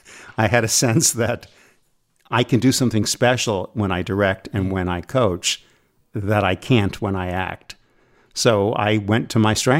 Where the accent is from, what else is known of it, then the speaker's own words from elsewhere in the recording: Rhode Island, United States; I grew up in Rhode Island